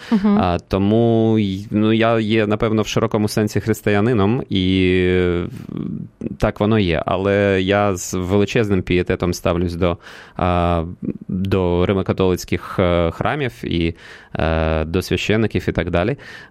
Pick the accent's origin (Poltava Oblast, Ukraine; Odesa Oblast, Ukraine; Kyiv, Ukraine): Kyiv, Ukraine; я киянин, я живу в Києві.